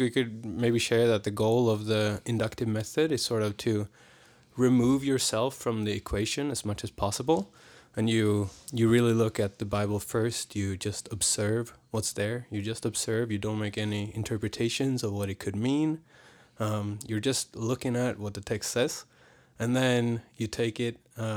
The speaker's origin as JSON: {"language": "English", "country": "Sweden", "tie": "born or raised there", "lives_now": "Lakeside, United States", "said": "Yep. Grew up across the street from each other."}